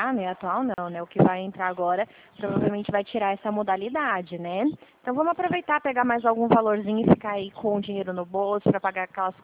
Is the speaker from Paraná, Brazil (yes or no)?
no; Dracena, São Paulo, Brazil; Eu sou aqui de Dracena. Tô pertinho aqui de você.